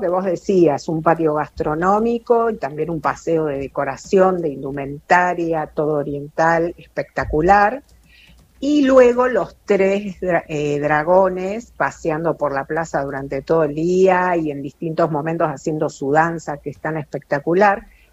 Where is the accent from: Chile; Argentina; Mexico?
Argentina; Mira, yo creo que tiene que ver con cómo somos los argentinos.